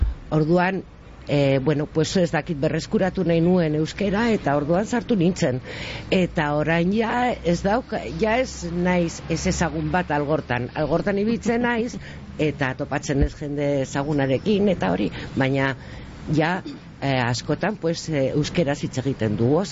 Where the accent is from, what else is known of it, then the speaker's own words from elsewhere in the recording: Santurtzi, Basque Country, Spain; ja ni Santurtzikoa naiz eta hemen nire lagunak zeuden